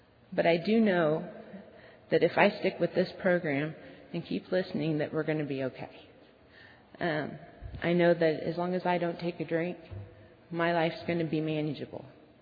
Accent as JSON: {"language": "English", "town": "Kansas City", "region": "Missouri", "country": "United States", "lives_now": "Lebanon, United States", "said": "made this crazy decision to move to Lebanon, Missouri, and this little podunk hick town, because I was from Kansas City, you know, this high class upper."}